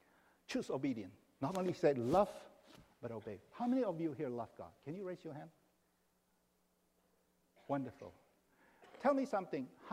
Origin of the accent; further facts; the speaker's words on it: Washington, District of Columbia, United States; when I met my wife, she was from San Francisco, and I'm from Washington, D.C., Maryland.